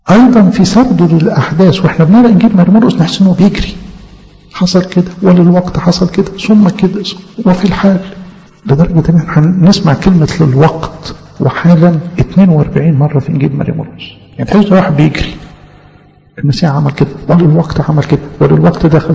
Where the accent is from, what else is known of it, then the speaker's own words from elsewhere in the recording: Egypt; ثم كرز في بلادنا مصر